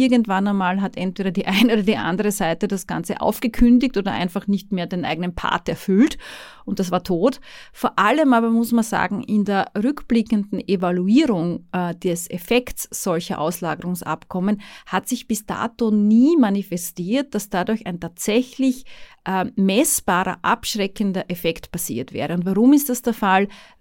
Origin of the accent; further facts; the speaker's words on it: Austria; Großbritannien dank des Brexits ist nicht mehr an EU-Recht gebunden, wir als Österreicher aber sehr wohl.